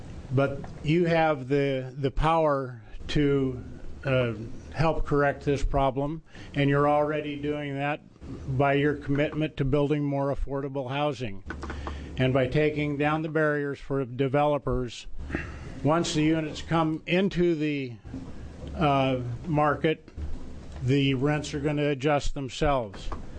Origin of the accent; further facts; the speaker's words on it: Portland, Oregon, United States; I'm a landlord from Portland.